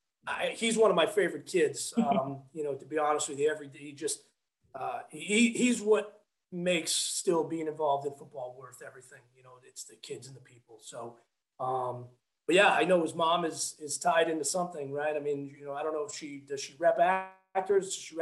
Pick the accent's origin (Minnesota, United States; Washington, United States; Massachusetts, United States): Massachusetts, United States; And, you know, I grew up in Massachusetts.